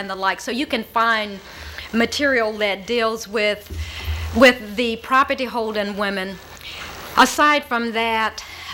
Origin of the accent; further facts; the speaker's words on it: Mississippi, United States; Pearl was not on the map when I grew up in Mississippi.